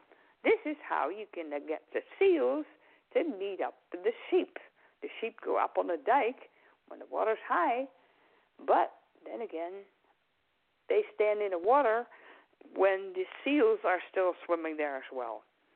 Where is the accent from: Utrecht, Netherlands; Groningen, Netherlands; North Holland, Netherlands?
Groningen, Netherlands; Pieterburen; So a friend of ours started that about 50 years ago, right in my hometown here, Pieterburen in the Netherlands.